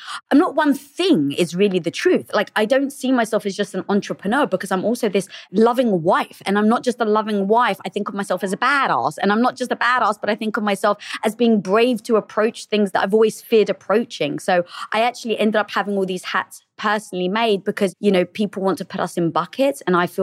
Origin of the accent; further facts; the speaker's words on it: England, United Kingdom; now in Los Angeles, United States; No, I'm actually from England.